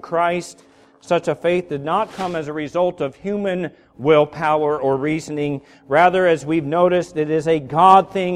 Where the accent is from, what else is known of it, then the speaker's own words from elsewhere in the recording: Seal Beach, California, United States; as a little kid, I remember I grew up in Seal Beach and Long Beach